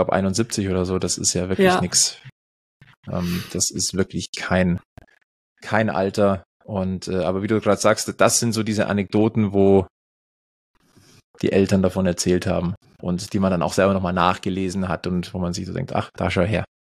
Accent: Munich, Bavaria, Germany; das ist halt der Tourismus-Hotspot Münchens, und da gehe ich doch jetzt als Münchner rein.

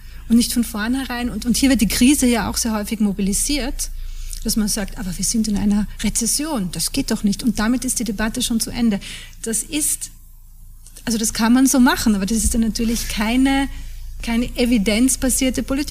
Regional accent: Austria; Also in meinem Heimatland Österreich

